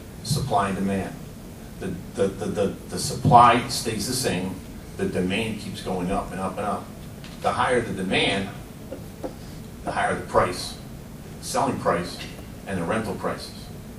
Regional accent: Bethlehem, Pennsylvania, United States; I grew up in West Bethlehem over in Cayman Avenue area. Those homes there were, I mean, they were like lower middle class housing.

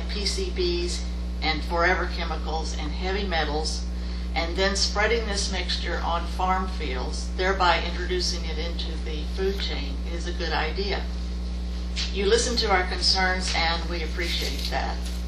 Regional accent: Lehighton, Pennsylvania, United States; I'm from Lehighton, Pennsylvania.

